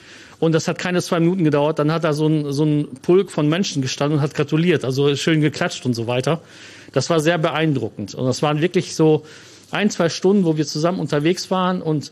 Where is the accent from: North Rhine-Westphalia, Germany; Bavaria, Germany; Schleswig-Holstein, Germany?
North Rhine-Westphalia, Germany; Cologne; now in Lippe, Germany; ich komme ja aus Köln. Also ich habe meine Kindheit in Köln verbracht und bin dann nach Lippe gezogen